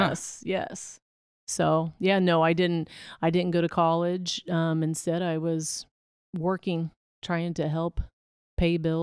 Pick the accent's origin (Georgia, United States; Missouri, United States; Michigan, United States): Missouri, United States; Princeton; I grew up in Princeton, Missouri.